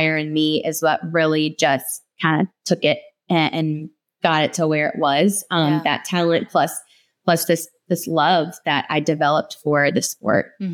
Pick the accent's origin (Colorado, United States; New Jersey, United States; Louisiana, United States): Louisiana, United States; Baton Rouge; and, you know, I'm from Baton Rouge. And so it was, just a little gym in Baton Rouge